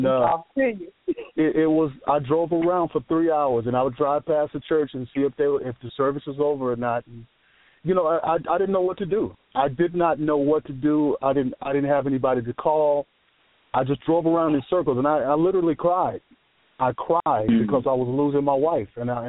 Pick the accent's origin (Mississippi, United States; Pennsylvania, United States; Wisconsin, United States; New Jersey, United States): Mississippi, United States; I grew up in Mississippi.